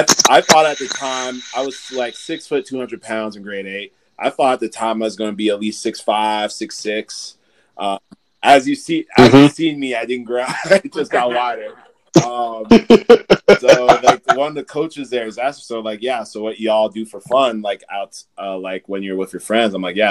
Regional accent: Toronto, Ontario, Canada; I went to private school in Toronto, born and raised in Toronto.

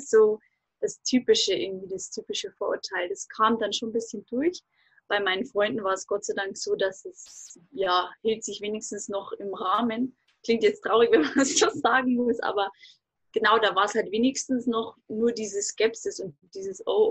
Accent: Regensburg, Bavaria, Germany; Genau, ich komme aus Regensburg in dem schönen Bayern.

